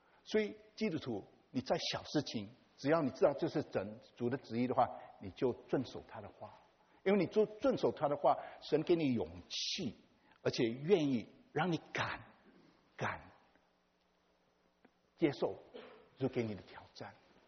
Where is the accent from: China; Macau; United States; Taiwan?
United States; East Coast; 我是从东方来的，从 East Coast， 我们就在美国的中间